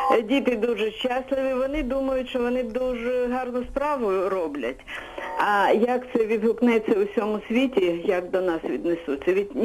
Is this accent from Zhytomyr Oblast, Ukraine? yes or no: no; Kyiv, Ukraine; Я киянка, 1941 року народження.